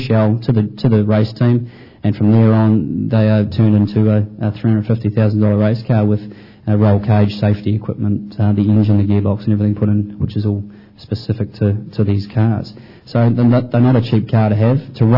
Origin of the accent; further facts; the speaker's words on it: New Zealand; New Zealand's no different. I come from New Zealand, but that's no different.